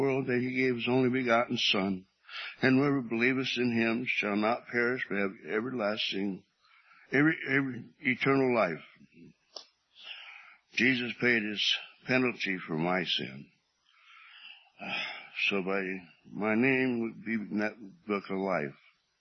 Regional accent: Oakland, California, United States; born there; I was born in Oakland. I have an older brother and a younger sister.

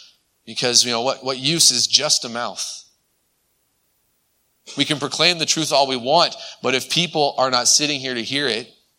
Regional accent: Hayward, California, United States; born there; But you can tell now. I was born in Hayward. I was raised in this church.

